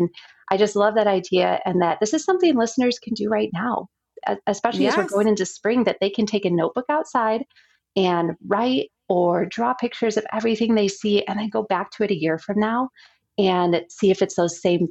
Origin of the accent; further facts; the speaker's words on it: Wisconsin, United States; now in Colorado, United States; I grew up in the Midwest in Wisconsin, and we spent so much time on the water. And here in Colorado, there's a lot less water.